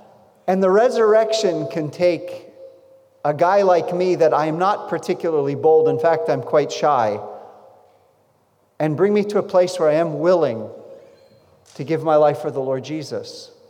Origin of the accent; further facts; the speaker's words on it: New Jersey, United States; moved away as an adult; now in Israel; I am from the Promised Land. That's correct. I'm from New Jersey. But when I was 22 years old, I moved to Israel. I grew up in a Jewish family